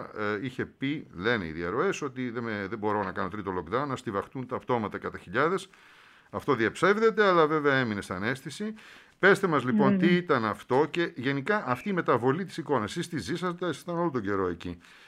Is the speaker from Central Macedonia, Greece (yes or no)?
yes; Thessaloniki, Central Macedonia, Greece; Να σε καλά στην πατρίδα μου Θεσσαλονίκη.